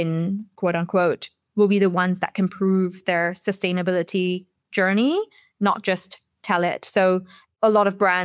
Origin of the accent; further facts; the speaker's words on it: India; also born or lived in Singapore; I grew up in India and Singapore where, you know, you have this whole use and dispose mentality when it comes to fashion